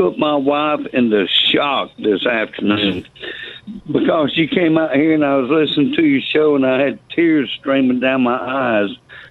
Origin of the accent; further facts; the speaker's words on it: Shelby, Alabama, United States; I'm originally from Shelby, Alabama, where he's from. I grew up down by Bozo's Fish Camp.